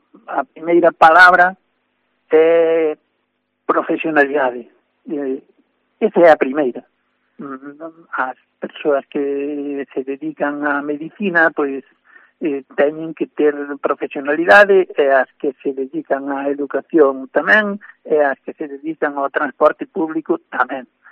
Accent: Grañas do Sor, Galicia, Spain; born there; veciños da miña parroquia onde eu nacín, das Grañas do Sor.

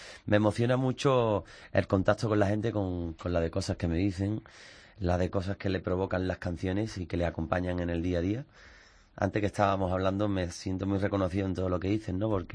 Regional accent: Isla Cristina, Andalusia, Spain; vengo de Isla Cristina, pueblecito de Huelva, pueblo marinero.

